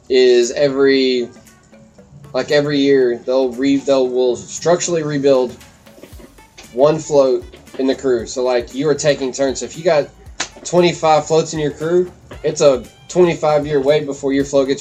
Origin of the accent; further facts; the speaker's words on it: Texas, United States; now in Louisiana, United States; See, I grew up in Texas